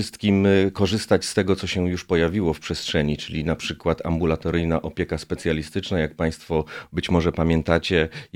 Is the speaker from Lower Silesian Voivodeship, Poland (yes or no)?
yes; Wrocław, Lower Silesian Voivodeship, Poland; jako wrocławianin znam doskonale szpitale